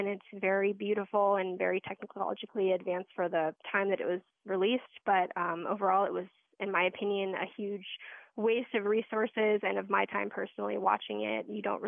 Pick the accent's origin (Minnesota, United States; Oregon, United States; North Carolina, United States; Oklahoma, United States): North Carolina, United States; Durham; from Durham, North Carolina